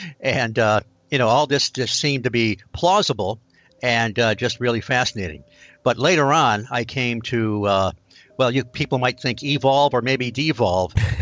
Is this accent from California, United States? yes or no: no; Michigan, United States; it was mid 60s, and I grew up in Michigan.